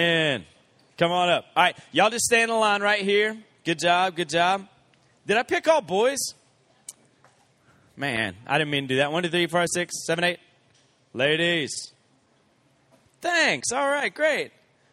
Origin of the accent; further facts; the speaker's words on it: Columbus, Georgia, United States; I'm from Columbus, Georgia, which is right on the Alabama line, right near the Chattahoochee.